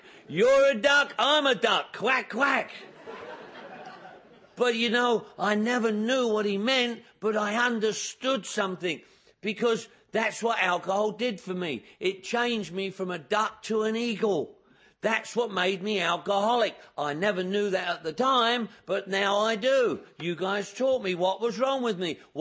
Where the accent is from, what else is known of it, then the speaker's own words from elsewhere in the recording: London, United Kingdom; I'm from London, England. Everybody drinks.